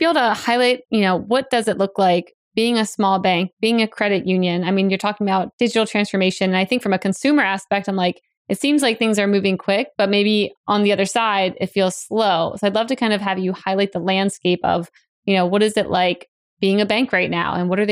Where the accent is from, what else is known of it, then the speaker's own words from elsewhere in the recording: Salisbury, United States; I'm even thinking about some of the banks from my hometown in Salisbury and just like how outdated things were.